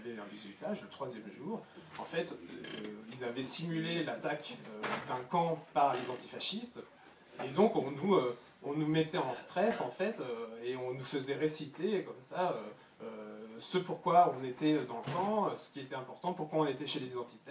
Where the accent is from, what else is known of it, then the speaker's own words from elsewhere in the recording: Pays de la Loire, France; je venais de Vendée, que j'avais des grands-parents paysans qui parlaient patois.